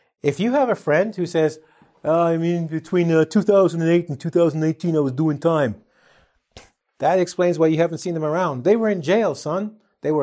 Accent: England, United Kingdom; And he knew I was from England, and he goes, so do you guys have an English week?

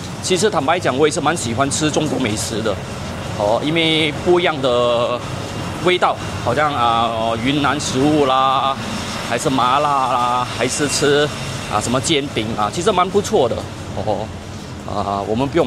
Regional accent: Singapore; 但是你问我新加坡人，尤其是华人来讲

